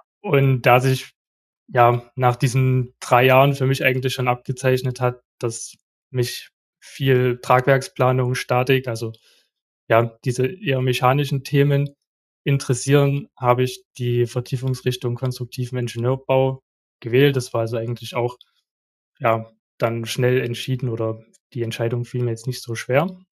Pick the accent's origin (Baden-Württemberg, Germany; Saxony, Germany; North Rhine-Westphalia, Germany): Saxony, Germany; ich bin 26 Jahre alt und ich komme gebürtig aus dem Erzgebirge in Sachsen.